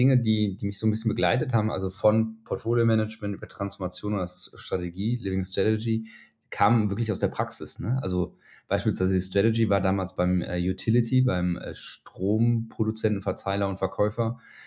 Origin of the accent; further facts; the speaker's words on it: Düsseldorf, North Rhine-Westphalia, Germany; ansonsten, wie gesagt, komme ich aus Düsseldorf